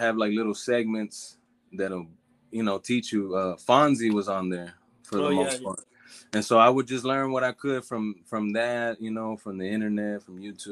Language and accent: English; Chihuahua, Mexico; now in Nashville, United States; I'm from Chihuahua, Mexico.